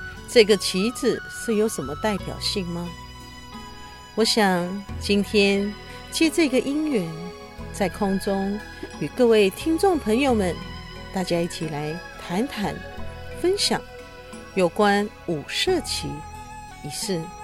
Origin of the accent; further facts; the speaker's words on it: United States; 就如同我们美国人在中途岛的事件一样